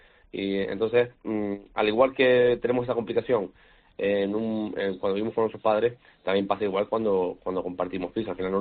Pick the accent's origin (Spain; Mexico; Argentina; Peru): Spain; Canary Islands; no tener que irme de Canarias, poder quedarme aquí en mi tierra